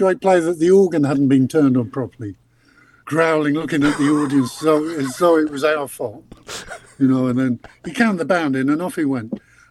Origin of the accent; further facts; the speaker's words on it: Sunderland, North East England, United Kingdom; There was a society up in Sunderland, my hometown, called the Sunderland Pianoforte Society that had a recital